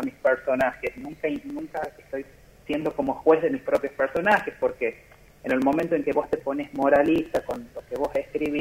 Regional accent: La Rioja, Argentina; now in Buenos Aires, Argentina; el público de La Rioja, que es como mi público primario, porque soy de ahí, soy riojano, o sea, hace 10 años que estoy en Buenos Aires y no se me va el acento

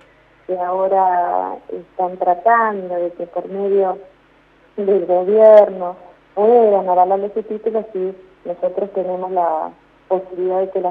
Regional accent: Neuquén, Argentina; yo vengo de Neuquén

